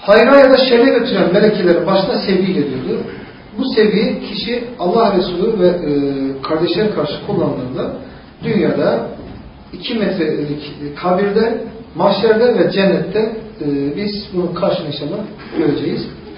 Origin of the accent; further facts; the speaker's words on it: Malatya, Turkey; Aksi halde valla ben dinimi İstanbul'da öğrendim, Malatyalıyım.